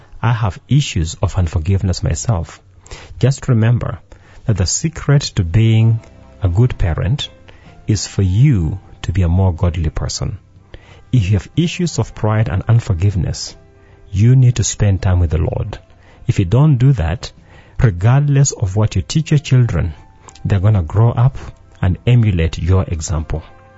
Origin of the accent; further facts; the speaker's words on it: Western Kenya, Kenya; I remember growing up in Western Kenya, and the girls that I grew up